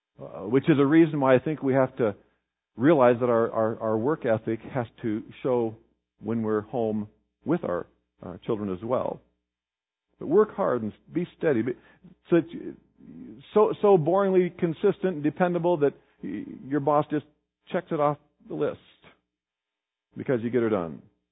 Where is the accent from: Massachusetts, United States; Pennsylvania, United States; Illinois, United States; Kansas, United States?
Kansas, United States; kind of like where I grew up in Kansas, virtually everyone was a farmer.